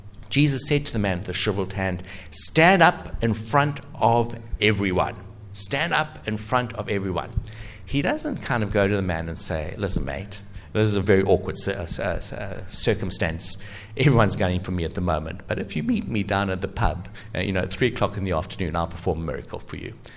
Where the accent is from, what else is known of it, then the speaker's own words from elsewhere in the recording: South Africa; Many of you know that I come originally from South Africa